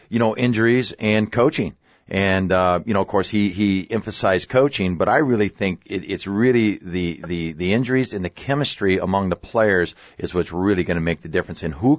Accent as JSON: {"language": "English", "town": "Seattle", "region": "Washington", "country": "United States", "tie": "born or raised there", "said": "I grew up in Seattle, went to the University of Washington. I grew up a Packer fan."}